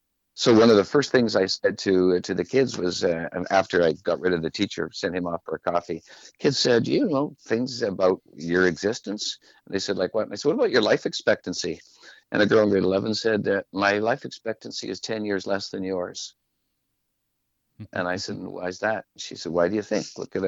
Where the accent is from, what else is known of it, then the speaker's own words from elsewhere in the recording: Arctic Bay, Nunavut, Canada; Yeah, I'm 20 years old. I have my grade 10 only because I'm from Arctic Bay.